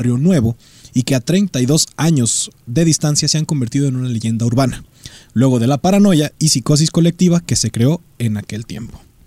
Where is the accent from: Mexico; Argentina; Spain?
Mexico; No soy de Líbano, soy mexicano. Bueno, 100%, pero tiene... 100% mexicano.